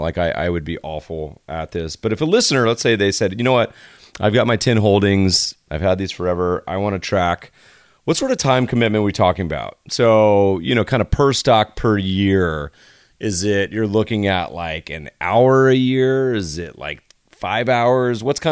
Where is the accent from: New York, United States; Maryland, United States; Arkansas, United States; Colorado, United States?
Colorado, United States; I grew up partially in Colorado